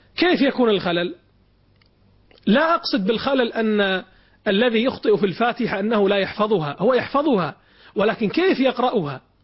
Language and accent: Arabic; Kuwait; مثل عندنا في الكويت هنا، يعني كثير من الناس يقلب الغين قاف والقاف غين